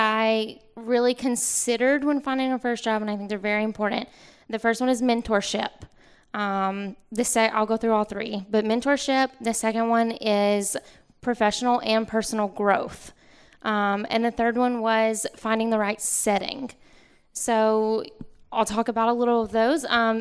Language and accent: English; Mississippi, United States; Mississippi.